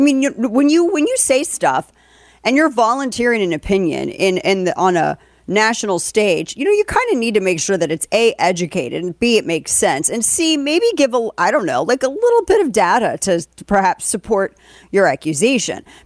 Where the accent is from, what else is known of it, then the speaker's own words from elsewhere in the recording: St. Louis, Missouri, United States; in my hometown of St. Louis.